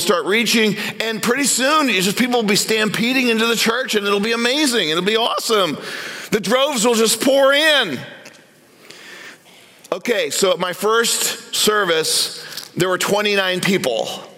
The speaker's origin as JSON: {"language": "English", "town": "Indianapolis", "region": "Indiana", "country": "United States", "tie": "born or raised there", "lives_now": "Glenwood, United States", "said": "I'm a city boy. I grew up in Indianapolis, Indiana, and then went to Chicago, and then we moved to Glenwood, Iowa, population 4,800."}